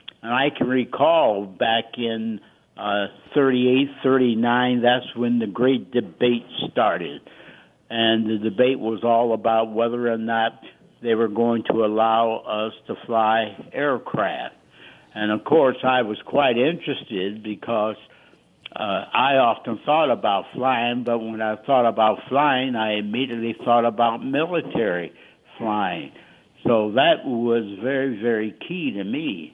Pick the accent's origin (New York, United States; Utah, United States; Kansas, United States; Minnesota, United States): Minnesota, United States; Minneapolis; Well, like I said, I was raised in the Minneapolis, so I knew very little about the good old segregated South.